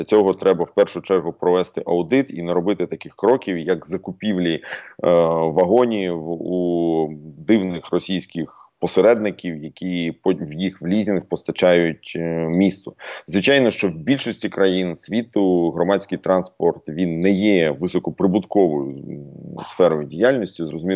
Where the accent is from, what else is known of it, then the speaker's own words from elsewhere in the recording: Kyiv, Ukraine; Я сам з Троєщини